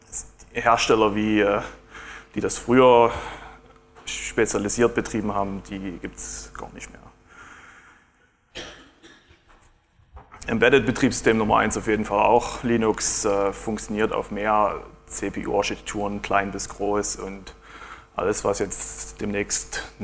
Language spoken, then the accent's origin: German; Dresden, Saxony, Germany; now in Finland; zum weiß nicht wie vielen Mal hier in Chemnitz. Ich komme ursprünglich aus Dresden, aber wohne jetzt in Finnland